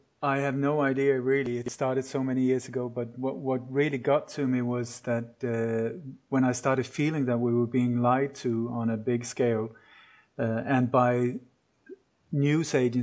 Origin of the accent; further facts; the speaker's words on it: Sweden; also born or lived in Denmark; I was born in Denmark, but I grew up in Sweden, and that was where I was working as a journalist.